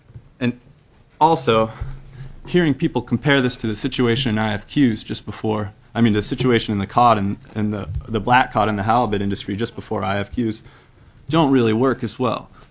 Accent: Kodiak, Alaska, United States; So, like I said, I'm from Kodiak. I'm 28 years old, and I've been fishing professionally in Alaska all of my adult life

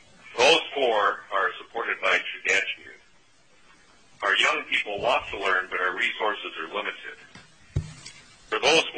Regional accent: Cordova, Alaska, United States; When I was growing up in Cordova

